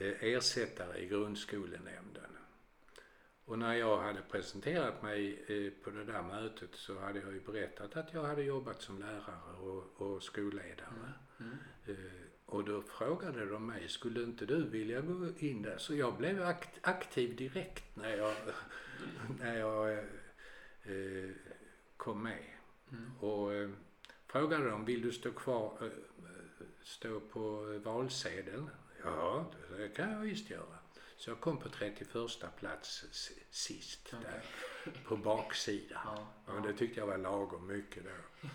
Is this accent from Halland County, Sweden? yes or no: no; Skåne, Sweden; now in Skogås, Sweden; Jag är uppvuxen i Skåne, men det hörs väl. Men jag har inte bott i Skåne sedan 1968. Så du förstår ni att jag är lite äldre också. Jag är 76 år.